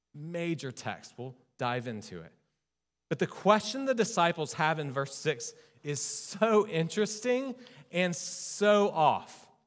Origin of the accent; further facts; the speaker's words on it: Bristol, United States; I grew up in Bristol.